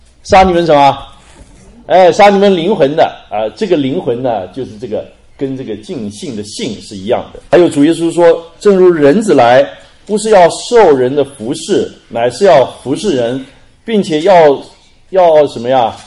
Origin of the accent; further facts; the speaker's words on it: Sanming, Fujian, China; 我们老家是叫福建三明很少人知道，有福建人大概才听说，很少人知道这个小地方，一个山区的地方，非常的贫穷偏僻。